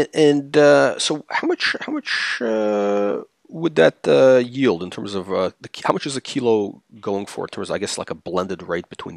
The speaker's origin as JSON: {"language": "English", "country": "United States", "said": "I'm American"}